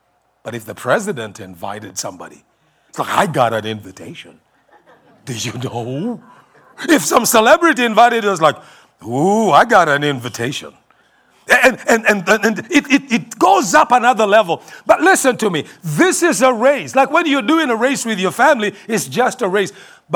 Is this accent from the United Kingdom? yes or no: no; Kenya; English is a second language; now in United States; when I came from Kenya, you know, in order to get a meal, you had to go to the kitchen.